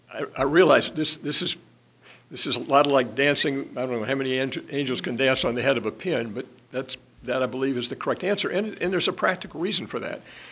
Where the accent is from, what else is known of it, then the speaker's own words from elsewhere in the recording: Atlanta, Georgia, United States; I'm from Atlanta, Georgia.